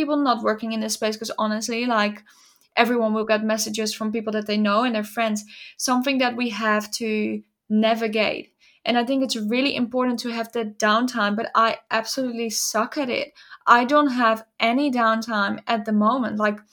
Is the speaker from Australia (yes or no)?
no; Netherlands; moved away; So growing up in the Netherlands, often there were rainy days.